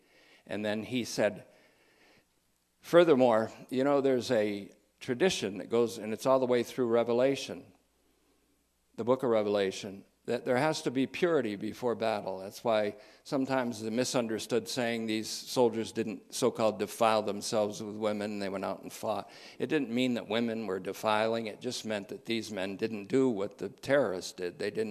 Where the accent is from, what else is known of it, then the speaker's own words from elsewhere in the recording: Hoosick Falls, New York, United States; born there; Rensselaer is the county in which I was born in New York State, in Hoosick Falls, a thriving metropolis by all descriptions.